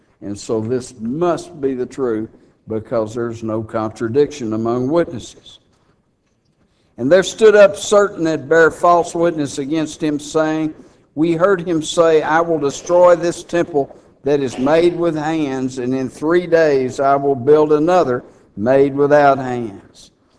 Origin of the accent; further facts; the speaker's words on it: Texas, United States; like there's no doubt that I'm from Texas, is there?